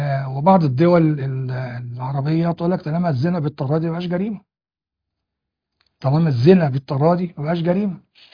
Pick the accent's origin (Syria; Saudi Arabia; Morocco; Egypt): Egypt; هو الحمد لله ان احنا بلدنا مصر بفضل الله فيها علماء وعلماء اكابر